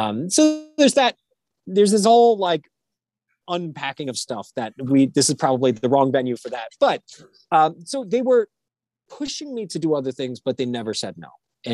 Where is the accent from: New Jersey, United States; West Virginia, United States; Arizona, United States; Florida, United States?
Florida, United States; Miami; And I grew up in Miami and it was a small part of Miami, but everyone knew my family.